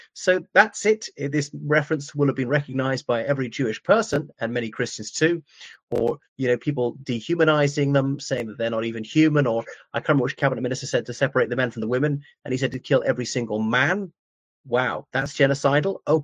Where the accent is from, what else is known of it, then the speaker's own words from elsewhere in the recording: Ireland; my heart nearly bursts with pride as an Irishman, Republic of Ireland